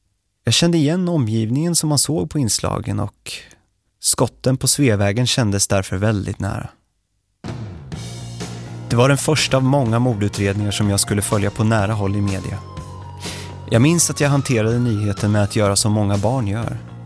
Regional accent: Linköping, Östergötland, Sweden; Jag är från Linköping. Jag är i huvudsak uppvuxen med min mamma Siv och min storebror Sebastian.

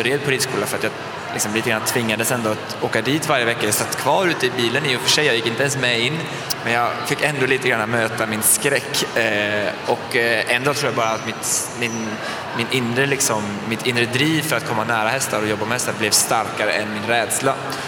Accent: Sweden; Jag har inte varit hemma i Sverige så länge, utan jag har ju varit utomlands och jobbat väldigt länge.

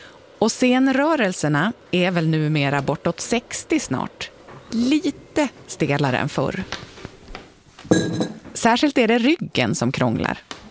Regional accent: Malung, Dalarna County, Sweden; Jag är från Malung och du är från Vansbro.

